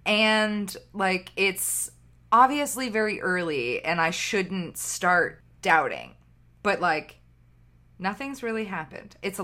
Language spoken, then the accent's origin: English; Pennsylvania, United States; And I'm from Pennsylvania.